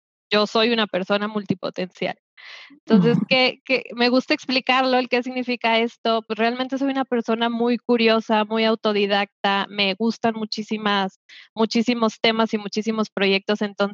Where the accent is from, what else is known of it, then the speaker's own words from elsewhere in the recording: Mexico; Soy de México. Les decía que tengo el corazón dividido porque soy mitad de México y mitad española. Vivo en México, ahorita en la Ciudad de México.